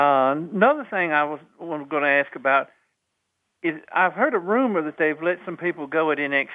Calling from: Virginia, United States; from Virginia.

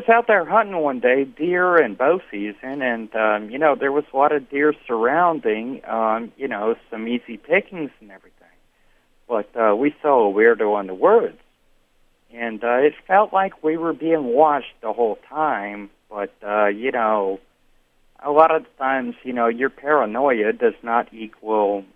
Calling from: Rhode Island, United States; from Rhode Island again.

